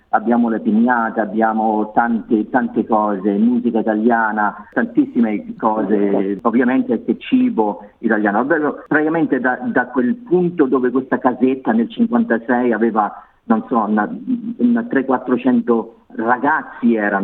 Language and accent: Italian; Hobart, Tasmania, Australia; also born or lived in Italy; sono nato qui a Hobart nel 64, avevo un anno e mezzo, sono ritornato in Italia per 9 anni e ritornato nel 74 e io ho ricordato quando sono ritornato a 11 anni a Hobart